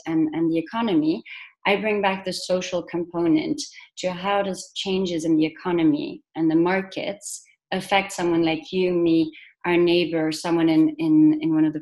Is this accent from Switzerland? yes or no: yes; Switzerland; My own background is quite mixed. So I have the Latin American side of Colombia, then I have the Western influence of growing up in Switzerland, and then with the Middle Eastern background.